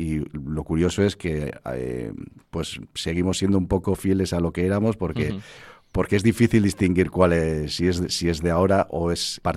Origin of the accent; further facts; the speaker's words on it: Oñati, Basque Country, Spain; Somos de Guipúzcoa, pero vamos vizcaínos, o sea, una cosa